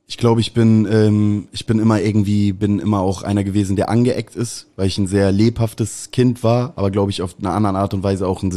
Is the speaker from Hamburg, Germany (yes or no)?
yes; Hamburg, Germany; Ich bin in Hamburg geboren, im Nordwesten Hamburgs aufgewachsen, Niendorf, Schnelsen, bis ich 15 war. Dann bin ich mit 15 nach Lutteroth gezogen, nach Eimsbüttel. Dann bin ich von da auf den Kiez gezogen, ein Jahr später oder eineinhalb Jahre später.